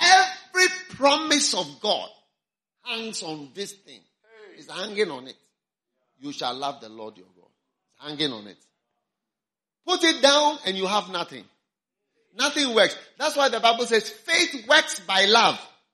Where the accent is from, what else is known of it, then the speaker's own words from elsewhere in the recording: Ghana; I am not an American. I don't come from America. And our ministry is not from America. We are from Ghana, one of the poorest countries in the world. We have come here.